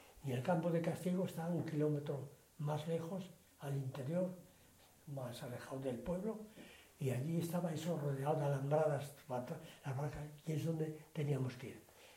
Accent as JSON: {"language": "Spanish", "country": "Spain", "said": "aquí no habla francés nadie, somos todos españoles."}